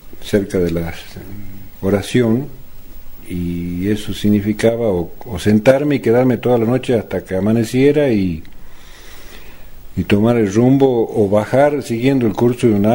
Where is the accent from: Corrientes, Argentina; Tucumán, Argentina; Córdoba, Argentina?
Tucumán, Argentina; San Miguel de Tucumán; born there; now in Amaicha, Argentina; tengo 55 años, hace 3 años que estoy radicado definitivamente en Amaicha, nací en San Miguel de Tucumán.